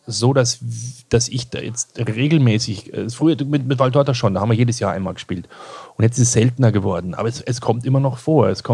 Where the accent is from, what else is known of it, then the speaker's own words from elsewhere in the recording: Kirchseeon, Bavaria, Germany; also born or lived in Ebersberg; ich bin in Kirchseeon aufgewachsen und Ebersberg. Und da ist die Ausrichtung nach München etwas stärker.